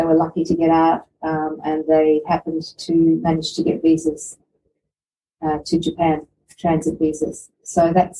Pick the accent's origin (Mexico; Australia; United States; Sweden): Australia; Sydney, New South Wales; born there; So I was born in Sydney, in Australia, in 1962.